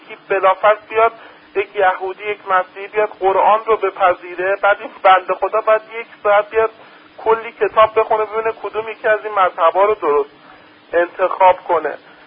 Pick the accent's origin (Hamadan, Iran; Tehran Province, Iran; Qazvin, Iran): Qazvin, Iran; بعد ما اصلیتا قزوینی هستیم